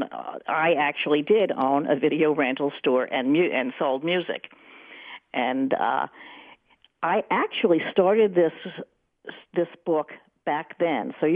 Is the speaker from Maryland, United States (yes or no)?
no; Briarcliff Manor, New York, United States; I was brought up in Briarcliff Manor, which is a suburb of New York City